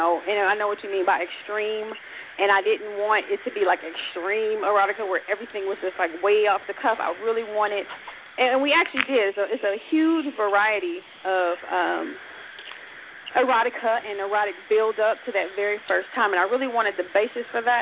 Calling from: Houston, Texas, United States; 713 calling from Houston.

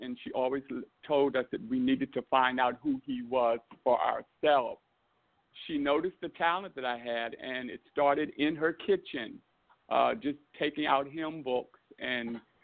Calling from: Wilmington, Delaware, United States; I am calling from Wilmington, Delaware.

